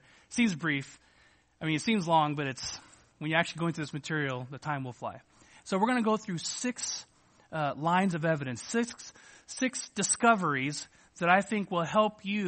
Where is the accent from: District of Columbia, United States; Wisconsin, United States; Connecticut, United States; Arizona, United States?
Arizona, United States; I'm a magician from Arizona.